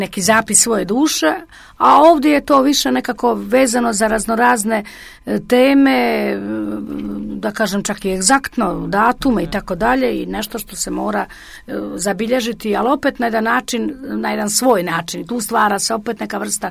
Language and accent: Serbian; Dobrota, Kotor Municipality, Montenegro; na djetinjstvo koje sam provela u Dobroti i na one parapete gdje smo se kao omladina stalno kupili, sjedali, šetali po njima